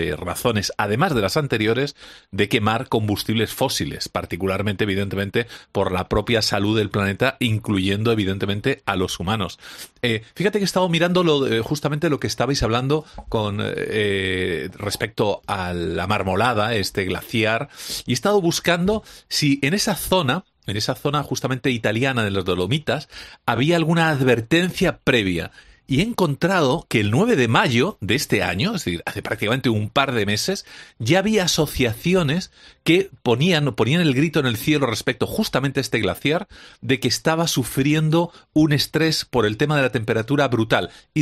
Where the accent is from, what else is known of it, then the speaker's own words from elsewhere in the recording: Santiago, Santiago Metropolitan Region, Chile; en Chile, un país donde, sabéis que me crié, en Santiago, cuando era niño